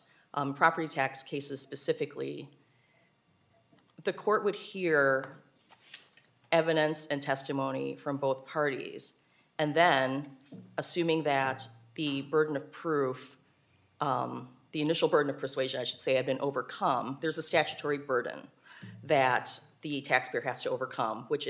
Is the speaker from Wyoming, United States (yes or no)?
no; Wisconsin, United States; also born or lived in Washington, D.C.; now in Minnesota, United States; I am originally from the Milwaukee suburbs, so neighbor to the east, but I came to Minnesota for law school in 1990